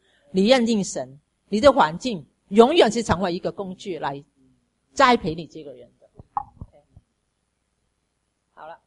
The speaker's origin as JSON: {"language": "Chinese", "country": "China", "said": "因为当时啊，我们其实以色列人跟我们中国人很像的，没有小孩，没有儿子啊。"}